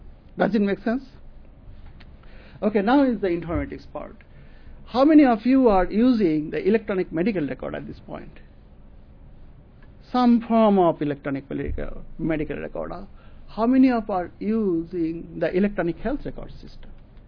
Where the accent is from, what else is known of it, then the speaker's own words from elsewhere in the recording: California, United States; English is a second language; I'm from California, and they are from Illinois.